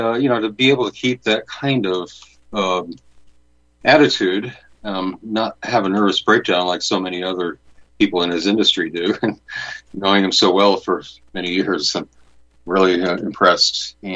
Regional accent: Florida, United States; also born or lived in St. Thomas; everyone in my family was born in New York State, and I was born in St. Thomas, but grew up in Florida.

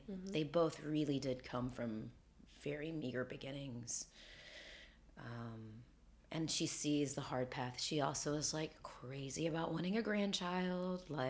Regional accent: Nashville, Tennessee, United States; And it's interesting growing up in Nashville. There was a kind of a rejection.

